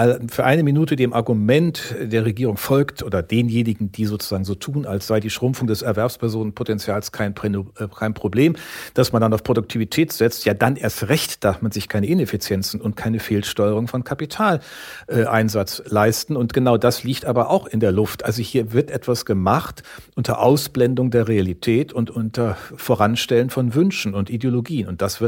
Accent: Rhineland, Germany; born there; Ich bin ja von uns beiden der gebürtige Rheinländer

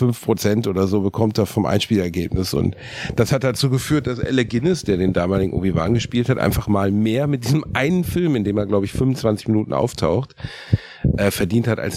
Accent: Gelsenkirchen, North Rhine-Westphalia, Germany; In meiner Heimatstadt in Gelsenkirchen-Rotthausen gab es einen Tabakladen

